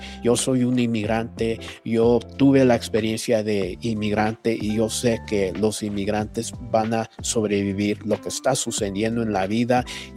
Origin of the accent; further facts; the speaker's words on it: Oaxaca, Mexico; born there; moved away; somos abogados, muchos de nosotros, inmigrantes. Yo personalmente nací en México, Oaxaca, vine aquí con menor de edad.